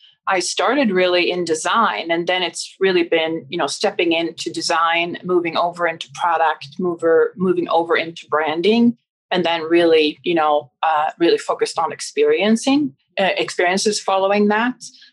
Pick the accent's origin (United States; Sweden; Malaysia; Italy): Sweden; Stockholm, Stockholm County; I grew up in Stockholm